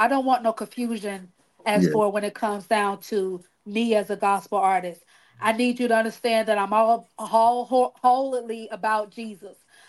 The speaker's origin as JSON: {"language": "English", "town": "Cocoa", "region": "Florida", "country": "United States", "tie": "born or raised there", "also_born_or_lived": "Fort Pierce", "said": "So around Cocoa, Florida is like my stomping grounds"}